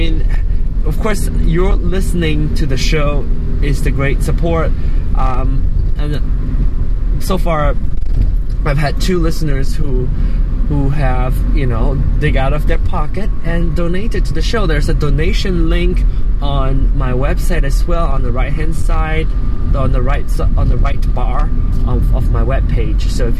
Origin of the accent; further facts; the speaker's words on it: Malaysia; other than being Asian and being Malaysian, I am also, I also happen to be gay.